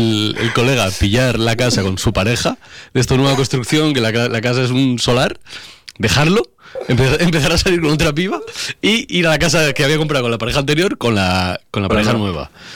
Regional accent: Navarre, Spain; En plan, yo que soy de Navarra

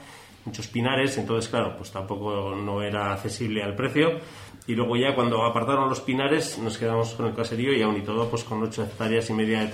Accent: Vitoria-Gasteiz, Basque Country, Spain; moved away as an adult; now in Bayonne, France; Somos naturales de Gasteiz. Pero bueno, vimos la oportunidad de irnos a vivir a Gran Bayona y a montar la sidrería.

